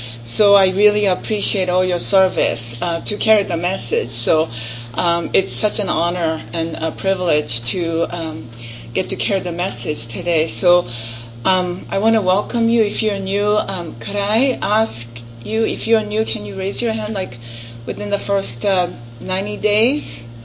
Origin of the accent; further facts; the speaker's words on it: Japan; English is a second language; I was born and raised in Japan. Can you tell?